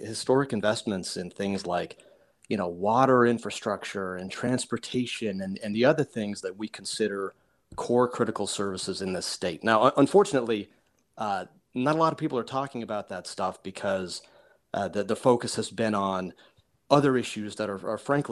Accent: Colorado, United States; now in Arizona, United States; which is essentially the same top rate in deep blue, my home state, I know it well, Colorado.

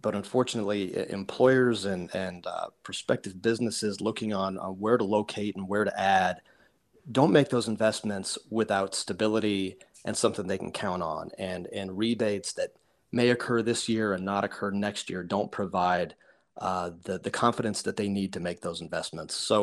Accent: Colorado, United States; now in Arizona, United States; which is essentially the same top rate in deep blue, my home state, I know it well, Colorado.

